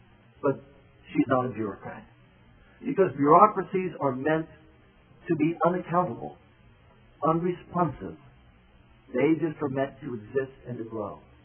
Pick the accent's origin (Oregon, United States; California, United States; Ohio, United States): Ohio, United States; I'm not saying this because I'm a federalist from Ohio.